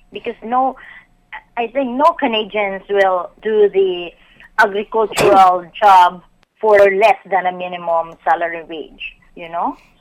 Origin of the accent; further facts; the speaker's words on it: Philippines; as a Filipino, you chose to go abroad knowing that the family needs you and knowing that you have no chance to get a good job in Philippines